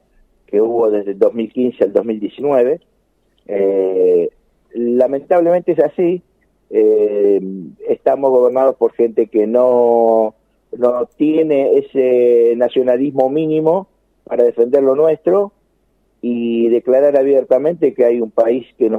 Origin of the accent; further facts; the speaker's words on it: Argentina; que somos nosotros los argentinos